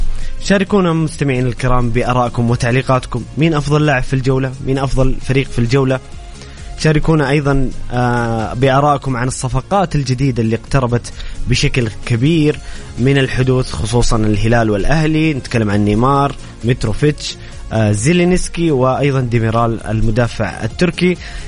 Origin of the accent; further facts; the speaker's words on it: Saudi Arabia; وكذلك عندنا في المملكة العربية السعودية